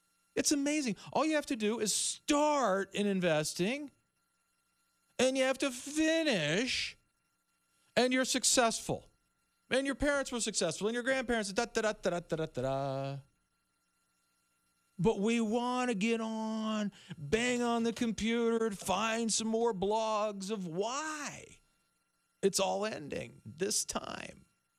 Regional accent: United States; born there; I was born in America. Greatest time in human history.

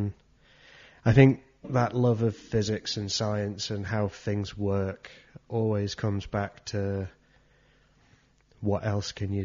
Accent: England, United Kingdom; now in Switzerland; He's like, oh, you're not Swiss. I was like, yeah, I'm English.

